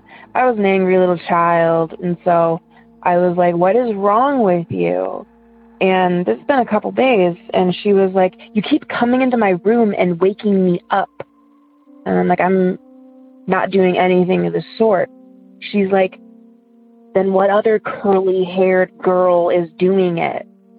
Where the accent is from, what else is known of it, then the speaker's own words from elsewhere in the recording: Ohio, United States; I'm from Ohio.